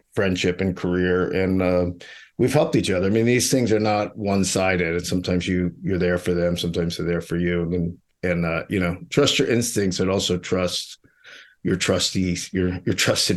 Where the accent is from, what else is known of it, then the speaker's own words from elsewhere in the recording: Pittsburgh, Pennsylvania, United States; I grew up in Mr. Rogers' actual neighborhood in Pittsburgh, by the way.